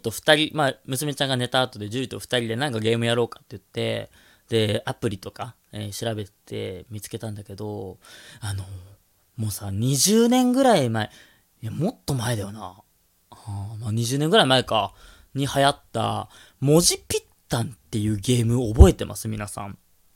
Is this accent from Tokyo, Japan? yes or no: yes; Tokyo, Japan; 俺はさ、東京にで育ったからさ